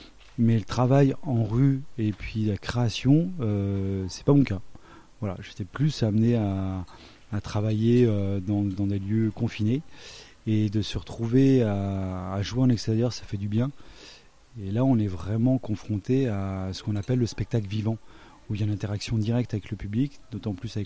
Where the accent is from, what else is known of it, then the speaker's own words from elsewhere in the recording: Bourgogne-Franche-Comté, France; des choses par chez moi, dans le Doubs.